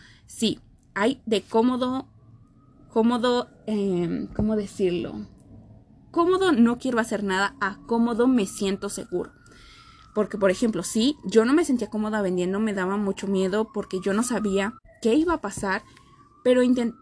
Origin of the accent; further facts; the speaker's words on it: Xochimilco, Mexico City, Mexico; yo soy de aquí de Xochimilco, de la Ciudad de México.